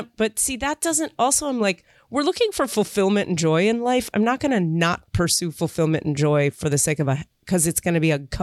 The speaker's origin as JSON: {"language": "English", "town": "Miami", "region": "Florida", "country": "United States", "said": "I'm from Miami."}